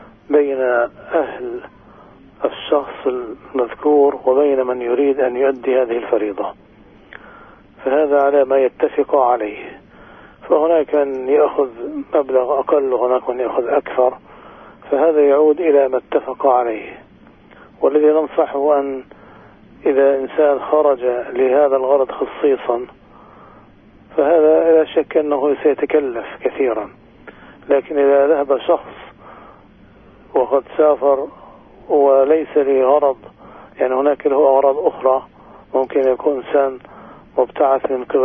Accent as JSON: {"language": "Arabic", "country": "Palestine", "said": "يعني إحنا من فلسطين ما بنذبح في فلسطين"}